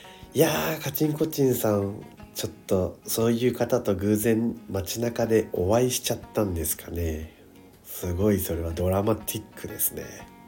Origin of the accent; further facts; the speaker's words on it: Okinawa, Japan; now in Tokyo, Japan; 沖縄って花粉ないんじゃないのって言われるんですけども、ないんですよ沖縄は杉がね。でも上京してきてからもう10年ぐらい経っちゃったので、10年以上経ってる